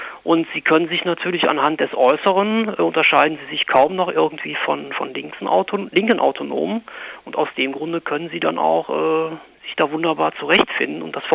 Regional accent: Aachen, North Rhine-Westphalia, Germany; Also ich komme ja aus Aachen und gerade bei uns in der Region bilden sich gerade auch so autonome Nationalisten heraus.

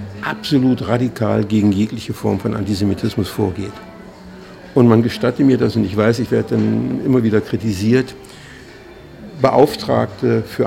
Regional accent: Berlin, Germany; weil ich bin in West-Berlin ja zur Schule gegangen

